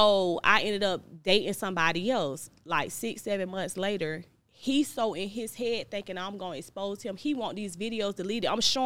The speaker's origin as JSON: {"language": "English", "region": "Florida", "country": "United States", "said": "Like, I'm from Florida. I like real."}